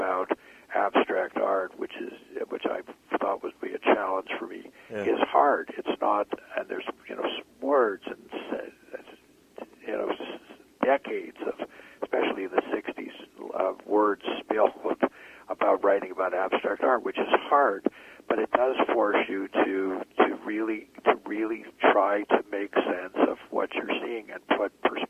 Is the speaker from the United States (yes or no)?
yes; United States; from the time I grew up in the United States, but from the time I was young, there was something about art that just spoke to me.